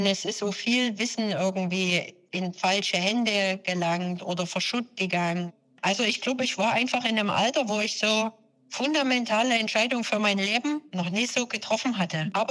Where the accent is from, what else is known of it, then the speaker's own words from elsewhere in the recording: East Germany, Germany; ich bin ein Kind vom Osten